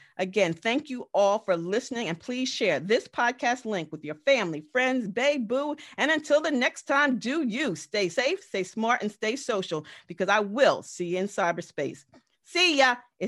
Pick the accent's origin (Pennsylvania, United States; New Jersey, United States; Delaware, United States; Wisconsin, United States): Delaware, United States; Dover; Again, I grew up in Dover. I bit my teeth in Dover. I went to high school in Dover. I went to Dell State in Dover, and Dover's right down the street.